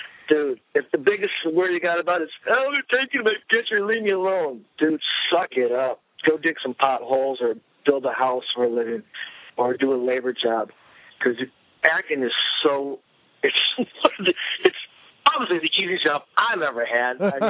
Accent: Michigan, United States; we've got a Michigan Film Incentive here, and I'm from Michigan. I want to shoot it here

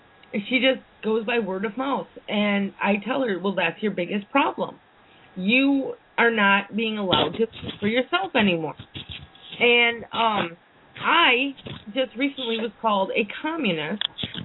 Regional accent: Wisconsin, United States; I'm from Wisconsin. I was born and bred in Wisconsin.

